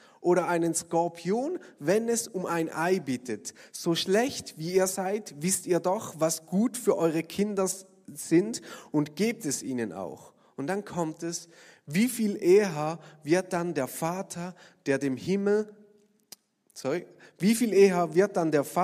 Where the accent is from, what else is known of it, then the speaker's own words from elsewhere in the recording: Switzerland; natürlich als Schweizer, wenn man immer genügend zu essen hat